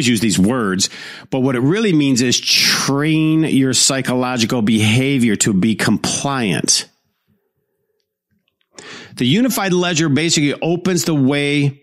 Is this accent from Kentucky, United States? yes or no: no; Detroit, Michigan, United States; I grew up in Detroit.